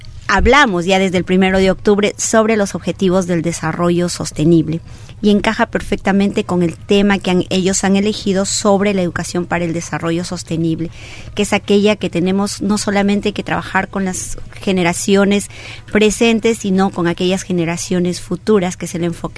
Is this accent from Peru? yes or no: yes; Peru; no solamente para nosotros como peruanos, sino a nivel del mundo.